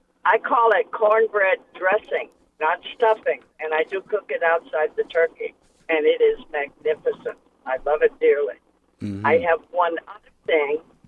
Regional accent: Mississippi, United States; I'm from the South, originally Mississippi, and cornbread dressing is the thing you have to have.

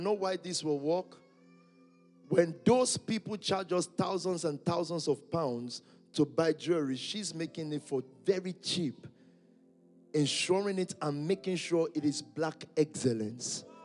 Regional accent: Jamaica; I'm from Jamaica.

